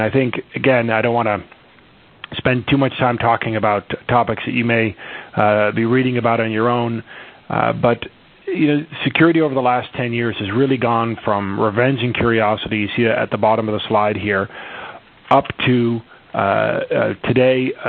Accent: Boston, Massachusetts, United States; I'm actually dialing into this from my hometown of Boston, Massachusetts

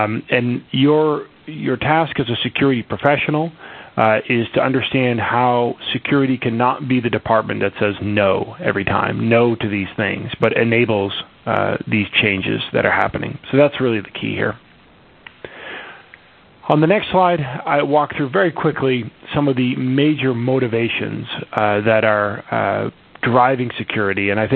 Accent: Boston, Massachusetts, United States; I'm actually dialing into this from my hometown of Boston, Massachusetts

